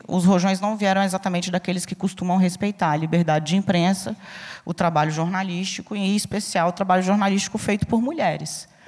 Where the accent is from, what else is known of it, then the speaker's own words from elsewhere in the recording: Brasília, Federal District, Brazil; Teve amiga minha que pegou um avião de Brasília, eu sou brasiliense.